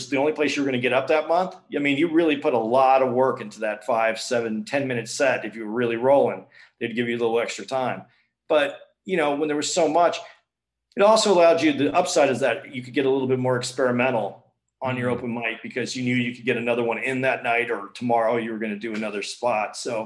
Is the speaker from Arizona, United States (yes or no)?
yes; Tucson, Arizona, United States; I grew up in Tucson. I'm actually Mexican and Jewish. So I have, I grew up by the Air Force base.